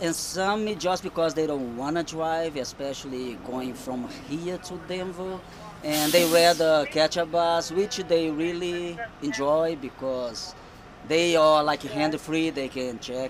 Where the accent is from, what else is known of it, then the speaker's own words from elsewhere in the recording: Brazil; now in United States; and actually I'm originally from Brazil.